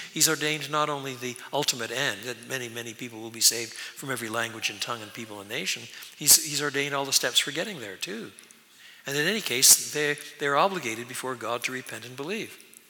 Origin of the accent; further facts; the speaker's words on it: Quebec, Canada; Well, I was brought up in French Canada. Canada is about one-third French, two-thirds English. I was brought up on the French part.